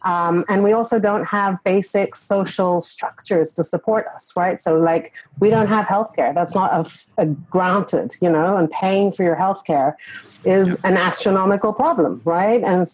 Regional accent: England, United Kingdom; also born or lived in Iran; now in United States; I'm a multi immigrant, right? I'm from Iran. I grew up in England. Now I live in the United States.

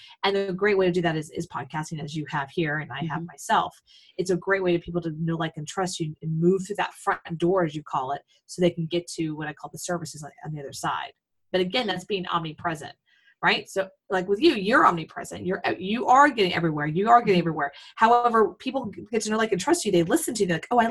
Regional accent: Texas, United States; I grew up in America and I grew up in Texas

